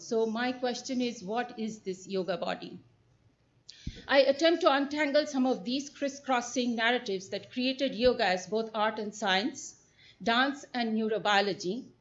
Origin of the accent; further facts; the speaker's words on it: Kolkata, West Bengal, India; I grew up in India, I grew up in Calcutta, so of course I was introduced to yoga as a child growing up there and also as an adult. I finished my undergraduate degree there.